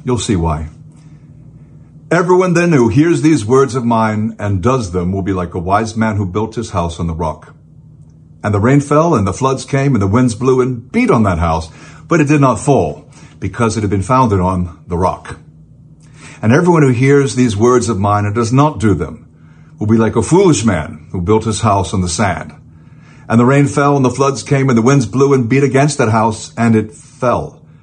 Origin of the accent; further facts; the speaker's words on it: Florida, United States; now in North Carolina, United States; American state of North Carolina. It's not my home state, that's Florida